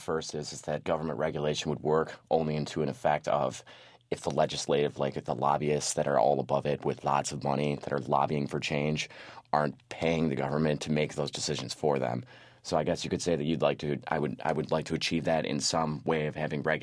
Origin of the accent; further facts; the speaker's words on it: Buffalo, New York, United States; I come from a Rust Belt city. So, I mean, I'm from Buffalo, New York. There's not a lot there.